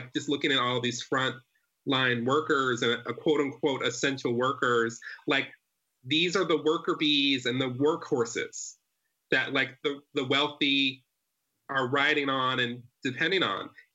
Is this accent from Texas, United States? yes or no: no; Detroit, Michigan, United States; Detroit. I'm from Detroit.